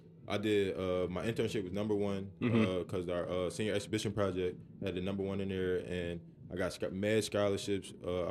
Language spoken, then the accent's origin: English; Philadelphia, Pennsylvania, United States; So basically, I'm from Philly, North Philadelphia to be exact. 18th and Berks.